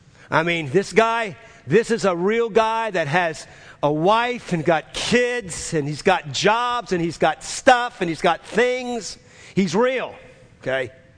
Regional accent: New Orleans, Louisiana, United States; I'm from New Orleans.

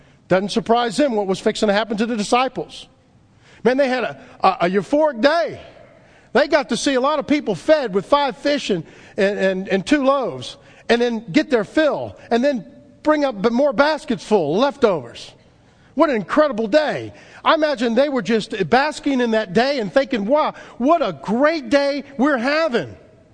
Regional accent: New Orleans, Louisiana, United States; I know Mike and I growing up in New Orleans, we knew when a hurricane was coming because the store was out of batteries and water and plywood.

